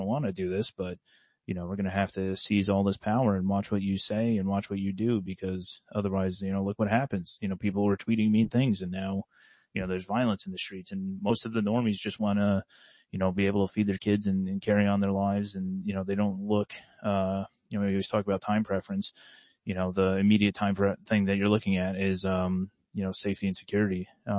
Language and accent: English; United States; like the thing to me as an American, like you have to come here loving what makes America, America.